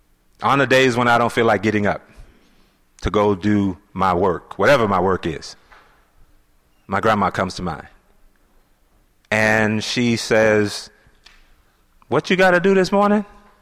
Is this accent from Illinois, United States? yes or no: no; Tennessee, United States; Dr. King was an example for me because I grew up in Tennessee and he was in Memphis when I was a little boy.